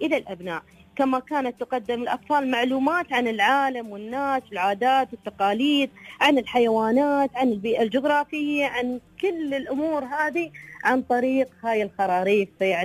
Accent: Oman; هم فعلا واجهة تعتبر هنا عندنا في عمان.

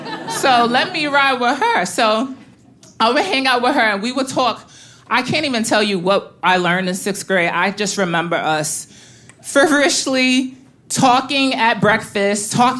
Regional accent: Brooklyn, New York, United States; We got, like, you know, old school Italians from Brooklyn, and I'm from Bed-Stuy, so we had that, Fort Greene, like literally all over.

